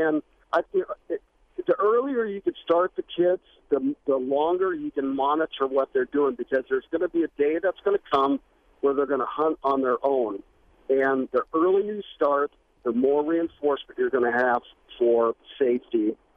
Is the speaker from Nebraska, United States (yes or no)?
yes; Nebraska, United States; When I was growing up, I grew up in Nebraska. I was born in 65